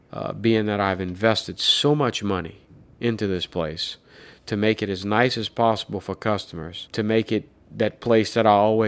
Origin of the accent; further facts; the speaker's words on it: Louisiana, United States; I grew up on Bayaterrebonne. The Bayaterrebonne was in my backyard.